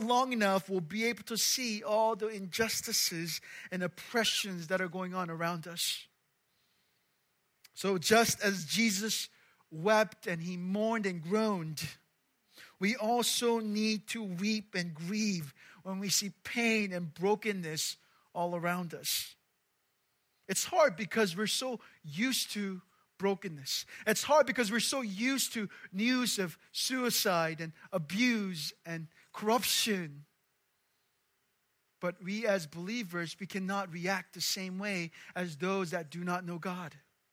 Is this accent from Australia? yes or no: no; Gangwon, South Korea; English is a second language; now in United States; And, you know, I couldn't speak English. I was, you know, middle of nowhere. It wasn't like I went from Seoul to America. It was like Gangwon-do to America.